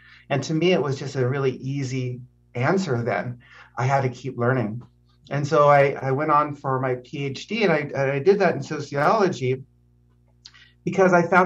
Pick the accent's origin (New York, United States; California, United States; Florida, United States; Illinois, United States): California, United States; Nipomo; So I grew up born and raised in Napomo, California. I went to Rio Grande High School.